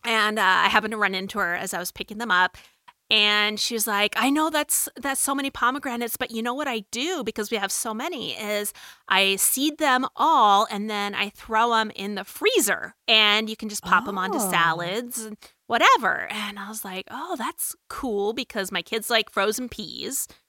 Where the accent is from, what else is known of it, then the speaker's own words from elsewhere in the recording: Phoenix, Arizona, United States; I grew up in Phoenix and Mexican food is just huge there.